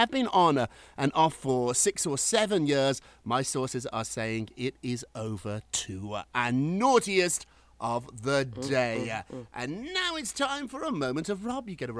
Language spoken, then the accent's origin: English; United Kingdom; now in United States; when I was growing up in Britain